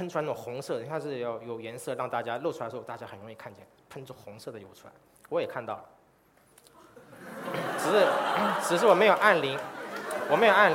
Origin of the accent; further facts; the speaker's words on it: Taiwan; born there; also born or lived in China; 虽然我出生在台湾呢，我曾经在中国工作了11年。